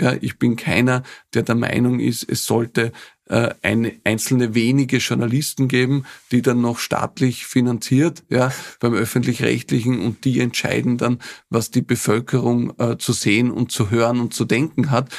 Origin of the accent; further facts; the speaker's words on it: Austria; Also ich bin ein Österreicher durch und durch, ja. Ich bin da aufgewachsen, ich bin da verwurzelt, ich bin ein Patriot.